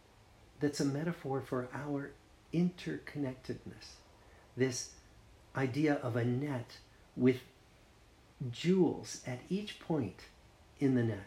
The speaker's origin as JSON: {"language": "English", "town": "Newton", "region": "Massachusetts", "country": "United States", "tie": "born or raised there", "said": "I see it in my hometown of Newton"}